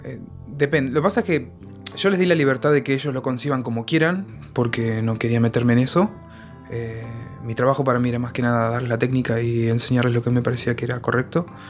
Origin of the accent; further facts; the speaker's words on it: Argentina; estábamos yo y Natalia, que somos de Argentina